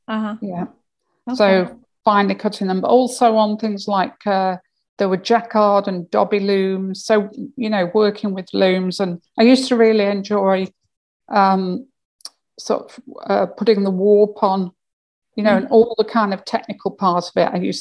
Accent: England, United Kingdom; I grew up in the Midlands, actually, which is, I don't live in exactly the same place now, but I live fairly nearby.

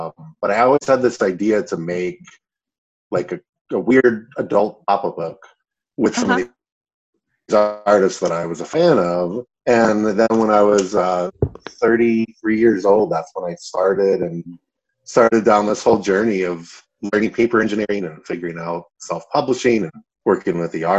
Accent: Florida, United States; also born or lived in Chicago; So I was born in Chicago, but I moved to Florida when I was a little one, two or three. So I grew up in South Florida.

